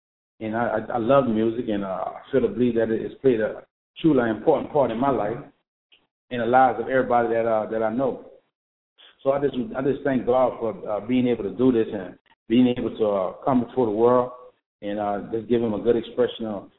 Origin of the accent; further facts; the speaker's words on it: New Orleans, Louisiana, United States; First of all, I'm from New Orleans, Louisiana.